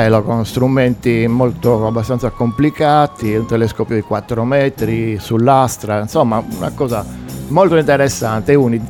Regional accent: Cagliari, Sardinia, Italy; Io sono cresciuto a Cagliari e poi ci siamo trasferiti a Poggio dei Pini negli anni 60.

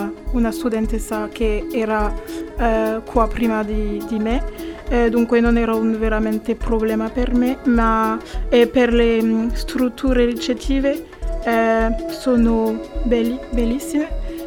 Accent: France; Italian is a second language; moved away as an adult; now in Cagliari, Italy; Della Francia.

